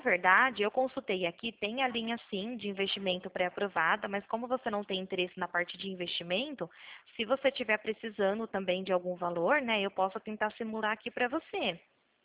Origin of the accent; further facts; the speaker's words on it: Nova Odessa, São Paulo, Brazil; Eu falo aqui do interior, né? Eu sou aqui da cidade de Nova Odessa, aqui na região de Campinas.